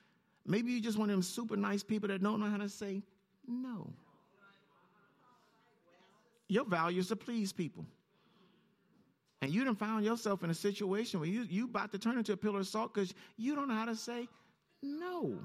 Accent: Compton, California, United States; I grew up in Compton. There were some values I picked up in Compton.

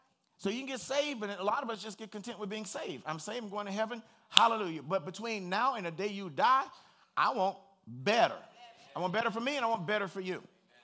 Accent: Compton, California, United States; Now, Compton ain't bad. I know Compton's not bad. I'm from Compton.

